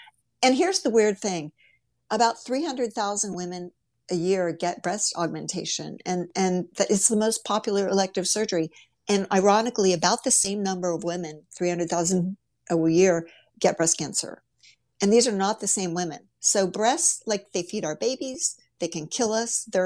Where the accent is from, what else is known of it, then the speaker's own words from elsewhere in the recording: Ohio, United States; And I grew up in the Midwest in Ohio, and breasts were the holy grail.